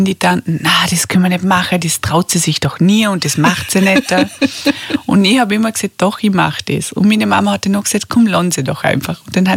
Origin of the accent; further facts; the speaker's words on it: Rankweil, Vorarlberg, Austria; now in Altach, Austria; ich komme aus Altach, ursprünglich aus Rankweil.